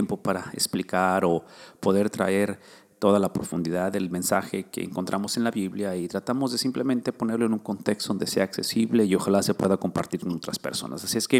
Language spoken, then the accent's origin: Spanish; Ciudad Mante, Tamaulipas, Mexico; first language Spanish; moved away as an adult; now in United States; es el aniversario de la primera iglesia bautista de la ciudad donde yo vengo, de Ciudad Mante. Nacido y crecido en México, llego a la edad de 17 años a Estados Unidos